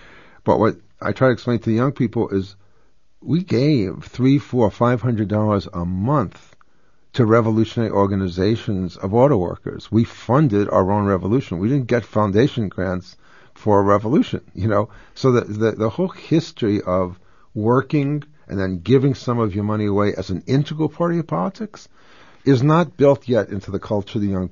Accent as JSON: {"language": "English", "town": "Valley Stream", "region": "New York", "country": "United States", "tie": "born or raised there", "said": "when I grew up in Valley Stream, Long Island, my father was a trade union social democrat, anti-communist, very strongly pro-democratic."}